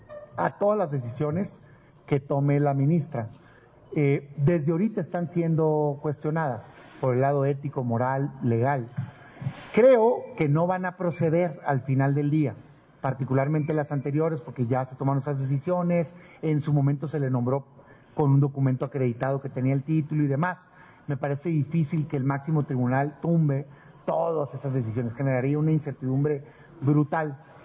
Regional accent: Mexico; ¿qué creen que somos los mexicanos?

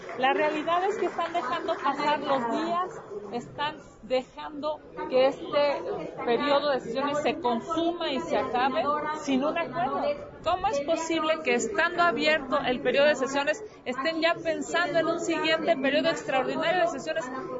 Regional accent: Mexico; Hay dos grandes logros que hemos tenido como mexicanos

